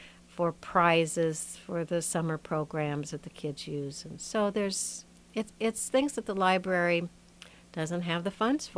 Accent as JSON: {"language": "English", "town": "Sioux City", "region": "Iowa", "country": "United States", "tie": "born or raised there", "said": "I grew up in Sioux City, and it was a long walk to the library, but it was an old building this old stone building that looked kind of like a castle to me."}